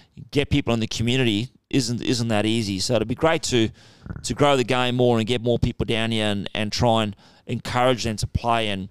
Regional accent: South Africa; Yeah, I think, I mean, I grew up in South Africa and things were a bit different there.

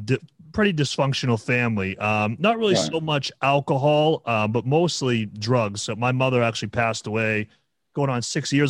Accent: United States; I'm a guy from the States, you know.

